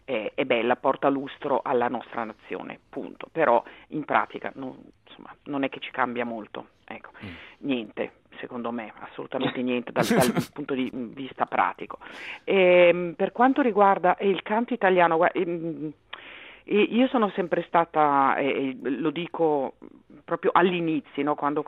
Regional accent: Milan, Lombardy, Italy; perché mi sono di Milano, quando mi sono di Milano schiaccio tutto

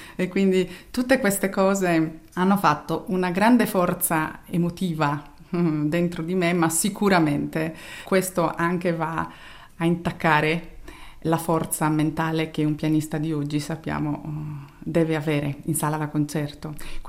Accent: Nuoro, Sardinia, Italy; ho studiato i primi 20 anni della mia vita in Sardegna. Sono di Nuoro, un'isola nell'isola.

